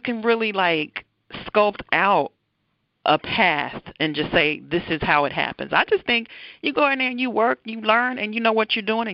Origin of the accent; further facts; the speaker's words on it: the South, United States; You know, I'm from the South, so love some blues.